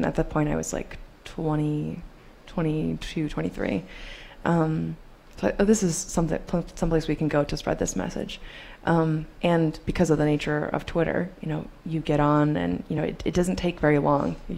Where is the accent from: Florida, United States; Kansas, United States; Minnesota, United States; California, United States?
Kansas, United States; Topeka; We picketed every single day for a couple of hours in my hometown, Topeka, Kansas